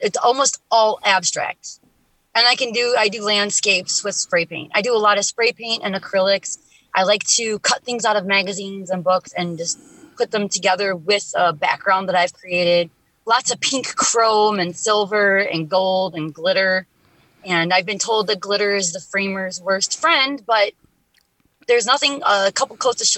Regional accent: Chicago, Illinois, United States; now in Burnham, United States; I grew up on the South Side in Hegwisch at Cal City. I live in Burnham now, so literally the South Side.

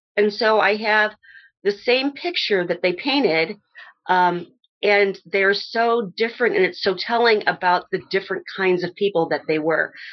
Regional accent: Valparaiso, Indiana, United States; No, I was born in Valparaiso, Indiana. My parents both went to VU. They had met there. Grew up in Valpo. Graduated Valpo. Moved away from Valpo.

